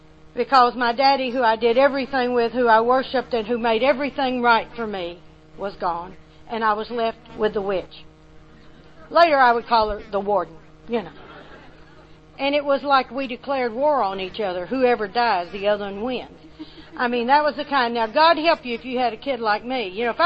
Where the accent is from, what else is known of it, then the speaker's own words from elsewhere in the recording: Arkansas, United States; Now, I'm from Arkansas. We don't have that kind of snow.